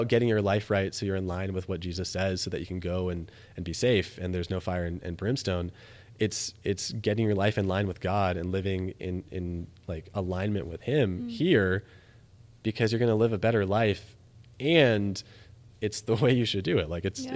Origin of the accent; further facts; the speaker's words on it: Atlanta, Georgia, United States; So I grew up in Atlanta and I loved the Atlanta Braves as a kid.